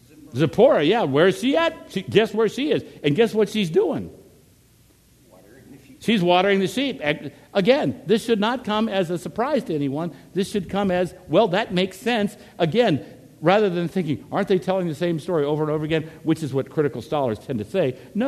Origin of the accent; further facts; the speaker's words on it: Virginia, United States; also born or lived in Texas; I'm making reference to life growing up in Virginia and then Texas.